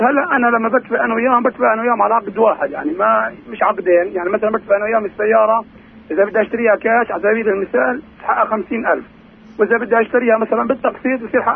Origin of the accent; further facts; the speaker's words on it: Jerusalem, Palestine; طبعا انا مواطن من القدس